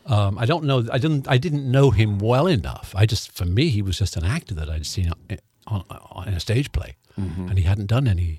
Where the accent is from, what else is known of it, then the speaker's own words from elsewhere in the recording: North West England, United Kingdom; accent: Scouse; I grew up outside Liverpool.